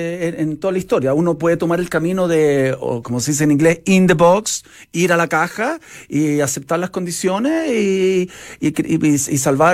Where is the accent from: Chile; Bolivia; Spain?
Chile; also born or lived in Los Angeles, United States; Nací en Los Ángeles, California. Entonces siempre llegué en el año 78, 79, tengo 46, a Chile